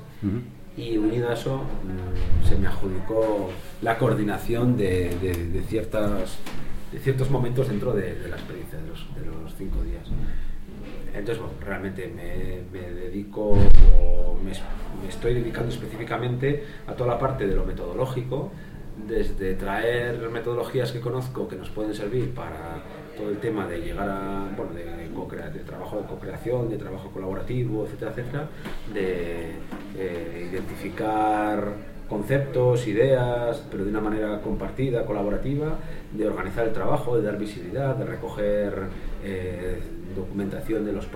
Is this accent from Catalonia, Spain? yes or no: no; Bilbao, Basque Country, Spain; vengo de Bilbao.